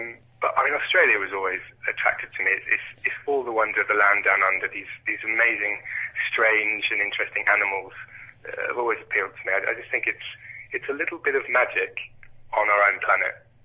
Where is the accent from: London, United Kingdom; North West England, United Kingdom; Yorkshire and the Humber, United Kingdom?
London, United Kingdom; I'm from London originally.